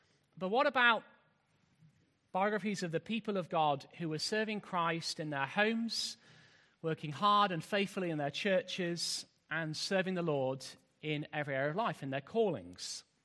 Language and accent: English; United Kingdom; particularly because we're British